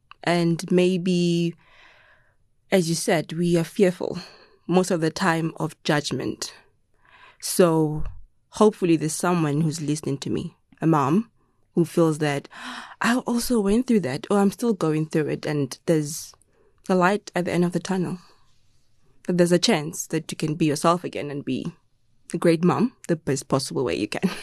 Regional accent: Rustenburg, North West, South Africa; Born and bred in Rustenburg, originally from Pugeng, and navigating life.

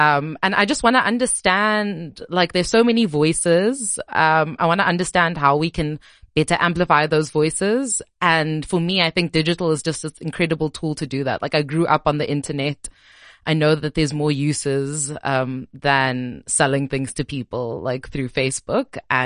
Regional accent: Cape Town, Western Cape, South Africa; I moved back to Cape Town because I'm from Cape Town

